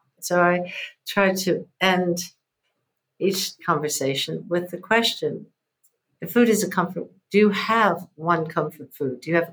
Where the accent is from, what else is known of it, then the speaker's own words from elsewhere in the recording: United States; now in London, United Kingdom; As an American in London, but as an American in America, we do have a government now